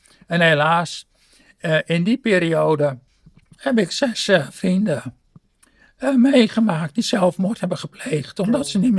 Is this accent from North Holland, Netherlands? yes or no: yes; Zaandam, North Holland, Netherlands; Nou, ik zeg, ik kom van ver. Toen zei hij van, wat is ver? Nou ja, ik kom van Zaandam.